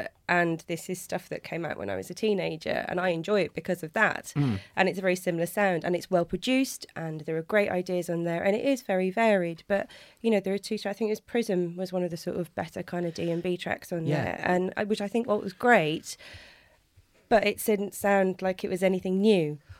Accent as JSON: {"language": "English", "town": "Wolverhampton", "region": "West Midlands", "country": "United Kingdom", "said": "Goldie is actually from the same place as me as well. We're both from Wolverhampton."}